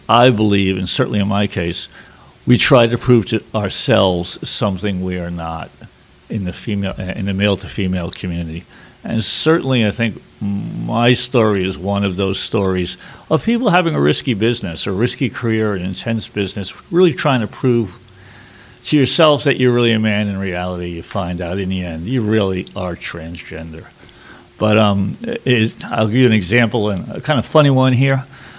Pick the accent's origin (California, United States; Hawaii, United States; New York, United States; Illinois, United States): New York, United States; New York City; Those are my initials … I'm from New York City.